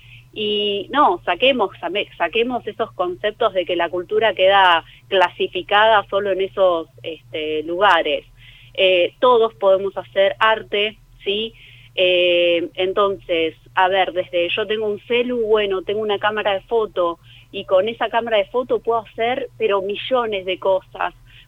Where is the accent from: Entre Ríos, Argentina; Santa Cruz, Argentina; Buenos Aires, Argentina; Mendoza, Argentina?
Buenos Aires, Argentina; yo soy de Los Perales, me crié en Los Perales, de Mataderos, sí.